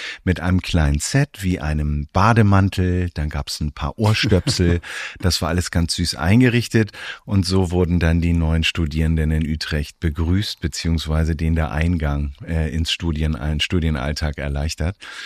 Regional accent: Hamburg, Germany; Und zwar gibt es bei uns in Hamburg, wir sind ja Hamburger Jungs, die Elbe, die kennt ihr auch.

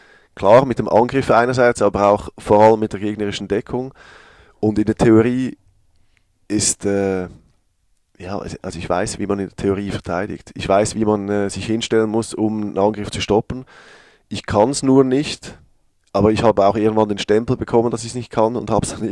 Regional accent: Switzerland; mein Heimatland trainieren zu dürfen

